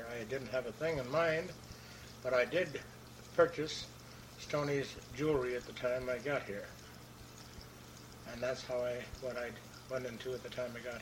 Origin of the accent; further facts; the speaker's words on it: St. Paul, Minnesota, United States; born there; No, I was born in St. Paul, Minnesota.